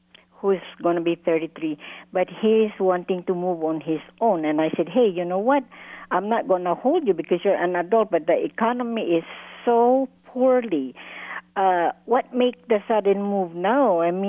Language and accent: English; Hawaii, United States; I'm actually from Hawaii, and I worked 30 years of my life